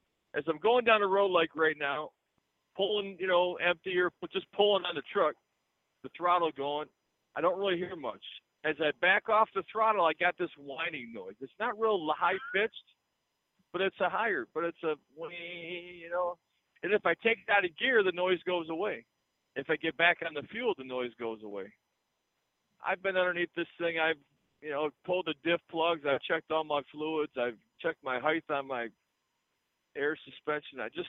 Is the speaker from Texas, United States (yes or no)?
yes; San Antonio, Texas, United States; I'm the fellow from San Antonio who had Volvo do my in-frame after my injector deal.